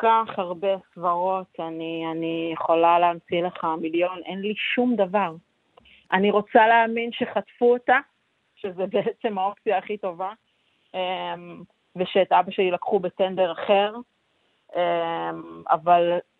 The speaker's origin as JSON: {"language": "Hebrew", "town": "Nir Oz", "region": "Southern District", "country": "Israel", "tie": "born or raised there", "said": "אני מקיבוץ ניר עוז"}